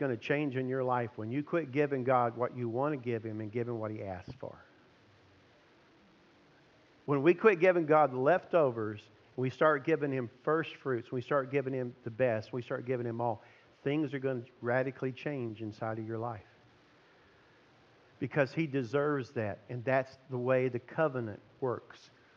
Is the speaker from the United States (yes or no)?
yes; Texas, United States; I grew up in Texas.